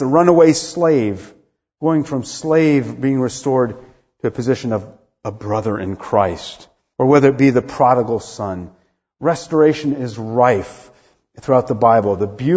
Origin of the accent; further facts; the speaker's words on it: Rome, Lazio, Italy; And you know that I grew up in Rome, Italy, as a son of a missionary mother and father